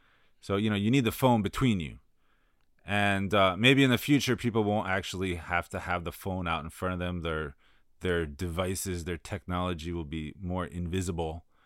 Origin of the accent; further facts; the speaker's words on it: Florida, United States; now in Shanghai, China; I am, as always, located in Shanghai, China. We do not have mountains here, just a few hills like my hometown of Florida